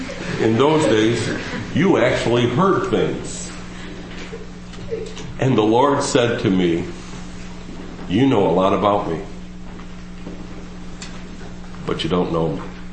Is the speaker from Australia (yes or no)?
no; United States; I'm in America. Of course, I'm an American. I'm really arrogant.